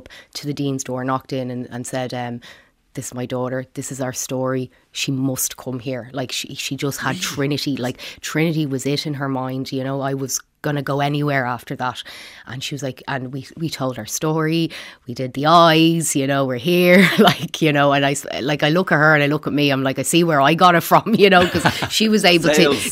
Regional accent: Firhouse, Leinster, Ireland; I was growing up in Fir House she was Somalian.

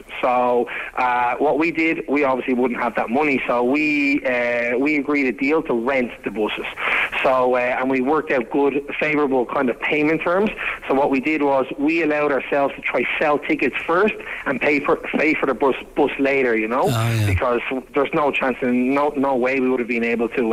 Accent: Dublin, Leinster, Ireland; accent: Dublin; So, I'm a Dub, yeah, as you can probably guess from the accent. I'm from a place called Ballyogan in around Leopardstown.

